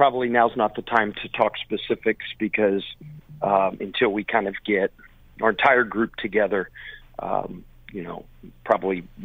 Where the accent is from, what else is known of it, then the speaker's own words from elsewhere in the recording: Cincinnati, Ohio, United States; I'm a baseball guy. I'm from Cincinnati.